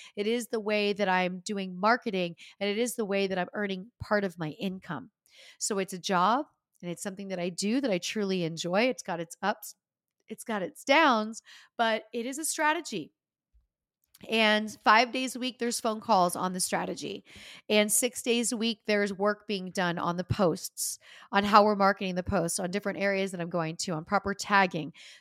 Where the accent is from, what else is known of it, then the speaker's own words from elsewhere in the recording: Easton, Pennsylvania, United States; Growing up in Easton, Pennsylvania, about an hour north of Philly, my first trip to Pittsburgh, I felt like I was in a different state.